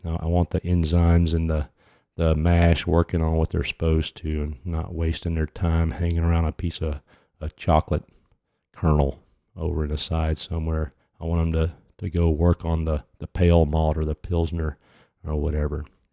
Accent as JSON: {"language": "English", "region": "Louisiana", "country": "United States", "said": "I'm not from here. I'm from Louisiana, and I've been around the country from end to end, sea to shining sea."}